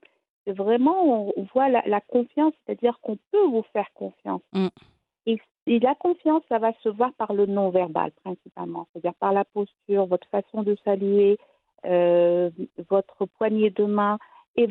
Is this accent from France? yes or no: no; Morocco; On est marocain, on est musulman